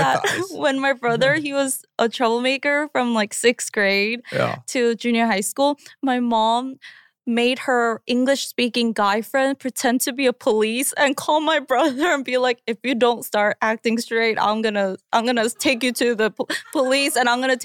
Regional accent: Long Island, New York, United States; I'm from Long Island.

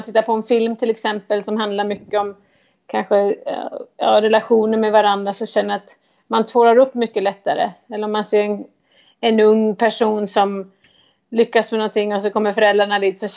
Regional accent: Sweden; now in United States; jag pratar svenska hemma, vi har ju lite svenska traditioner

